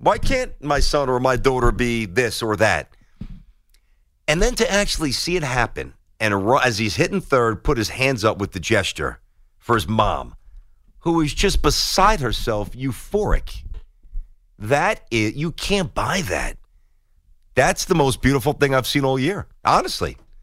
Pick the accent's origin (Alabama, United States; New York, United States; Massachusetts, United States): New York, United States; Brooklyn; There was a Wallbounds right by where I grew up in Brooklyn.